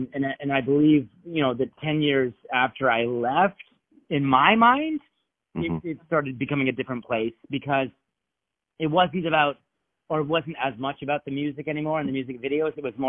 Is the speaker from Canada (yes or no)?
yes; Canada; It was the go-to channel as a Canadian kid growing up.